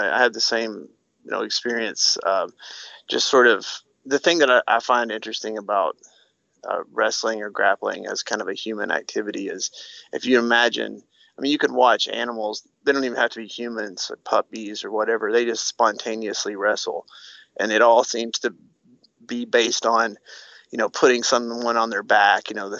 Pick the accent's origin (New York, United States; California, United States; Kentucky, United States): Kentucky, United States; And I grew up in Kentucky, and there's a few places that have good wrestling programs